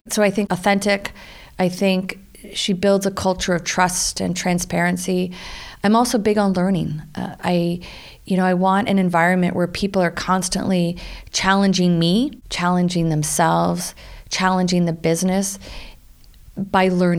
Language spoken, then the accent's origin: English; Pickering, Ontario, Canada; I grew up just outside Toronto in a place called Pickering.